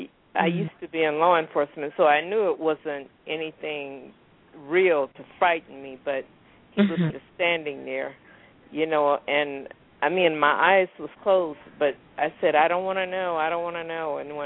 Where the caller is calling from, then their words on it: California, United States; El Paloma, California.